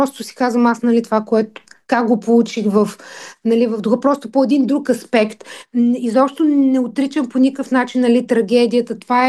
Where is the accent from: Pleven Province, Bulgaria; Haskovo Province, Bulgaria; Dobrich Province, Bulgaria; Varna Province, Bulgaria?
Pleven Province, Bulgaria; Pleven; Аз съм от Плевен, аз постоянно пътувам по този маршрут, оттам минаваме за София.